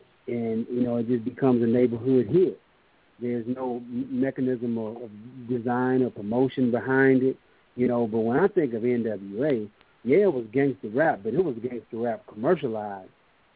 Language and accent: English; Houston, Texas, United States; Because I'm from Houston, and I remember, you know … all that, you know, back when I was a kid and had the wax on it.